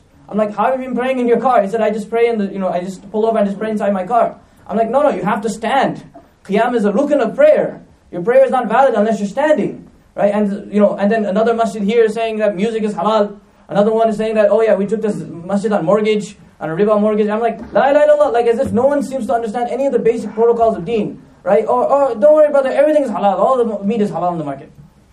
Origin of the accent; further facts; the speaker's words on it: New York, United States; now in Massachusetts, United States; In this entire state of Massachusetts, I came from New York.